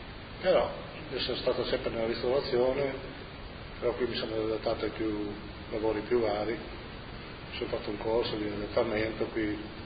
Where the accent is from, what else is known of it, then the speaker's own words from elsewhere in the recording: Pieris, Friuli-Venezia Giulia, Italy; now in Sweden; sono originario della Bisiaccheria. Mi sono trasferito in Svezia.